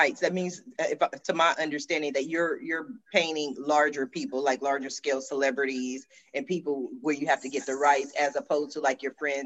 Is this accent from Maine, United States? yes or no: no; Columbus, Ohio, United States; I was raised in Columbus, Ohio. I'm a simple country girl.